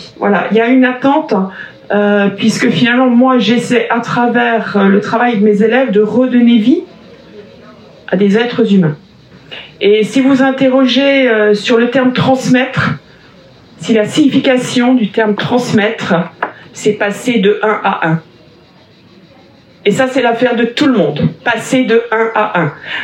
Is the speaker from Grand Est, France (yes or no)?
yes; Grand Est, France; moi, je viens d'Alsace, du Bas-Rhin, du lycée Adrien Zeller à Bouxwiller, où il y avait une forte communauté juive dans différentes communes.